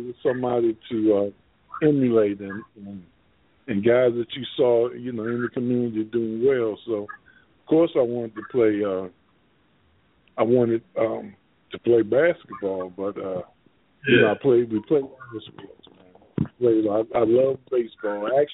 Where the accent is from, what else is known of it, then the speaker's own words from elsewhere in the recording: Kenilworth, United States; Well, now, you know, I grew up in Kenilworth.